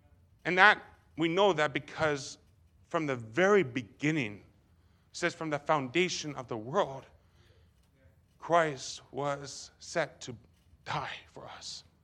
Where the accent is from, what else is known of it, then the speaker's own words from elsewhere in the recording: Canada; also born or lived in Russia; Traveling around the world, so I'm from Canada. That's why I have an accent, by the way.